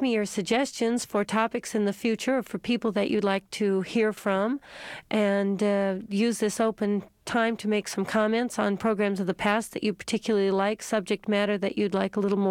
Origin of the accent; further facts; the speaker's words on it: Edmonton, Alberta, Canada; born there; I was born in Edmonton, Alberta.